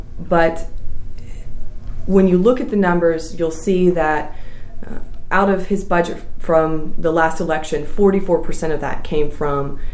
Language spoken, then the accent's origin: English; Lexington, Kentucky, United States; now in Louisville, United States; I grew up in Lexington. I came here for undergrad. Actually came here to go to U of L